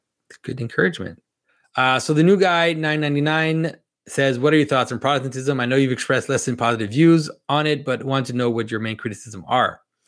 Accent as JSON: {"language": "English", "country": "Canada", "said": "Because I was I'm French Canadian, and so I did consider Catholicism before becoming Orthodox."}